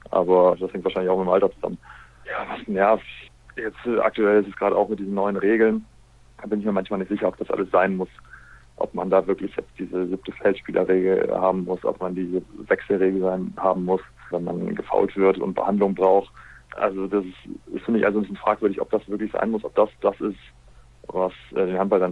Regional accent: Essen, North Rhine-Westphalia, Germany; doch nochmal ein Plädoyer für meine Heimat, dass die meisten der Spieler, die ja von außerhalb kamen, sich auch in Essen sehr wohl gefühlt haben

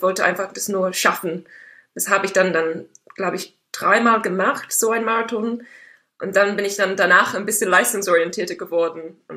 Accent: England, United Kingdom; German is a second language; Ich bin nicht gelaufen, als ich aufgewachsen bin in England.

